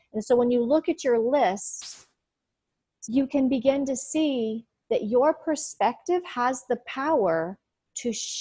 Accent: Colorado, United States; It was a Mesa Verde I grew up in Colorado.

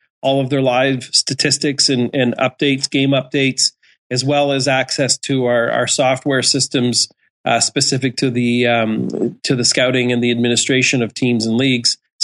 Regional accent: Canada; So I'm Canadian. I started playing hockey.

